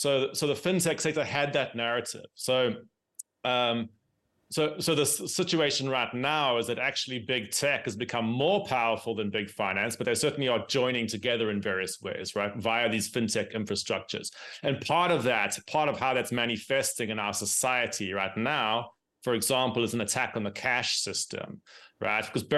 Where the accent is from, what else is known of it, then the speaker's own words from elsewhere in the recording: South Africa; for example, I'm from South Africa.